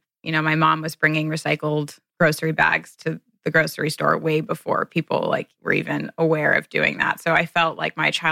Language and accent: English; Cincinnati, Ohio, United States; I grew up in Cincinnati, Ohio, and they started an integrative medicine practice there